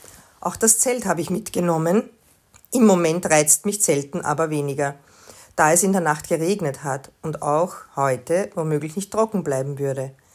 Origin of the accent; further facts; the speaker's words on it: Mödling, Lower Austria, Austria; wie in meinem geliebten Wald in meiner Heimat Mödling.